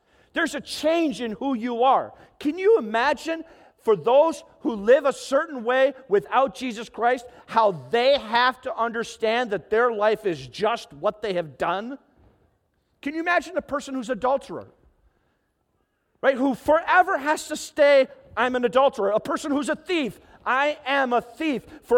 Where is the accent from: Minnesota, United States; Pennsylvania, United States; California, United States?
Minnesota, United States; Proctor; I grew up in Proctor, Minnesota. I've said that like a billion times.